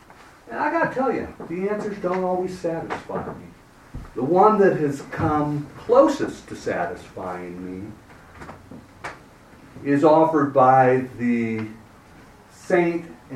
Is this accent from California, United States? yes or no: yes; Ojai, California, United States; I come from Ojai, California, a little town in the mountains above the Pacific Ocean.